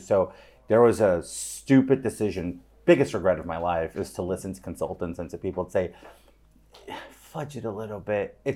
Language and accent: English; New York, United States; You grew up here, you run with wolves from, you know, birth.